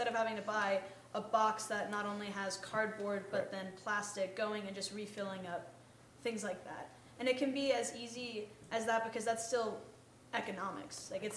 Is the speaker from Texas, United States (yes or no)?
yes; Austin, Texas, United States; I know one of the cool places in my hometown, I'm from Austin, Texas, there's a zero waste grocery store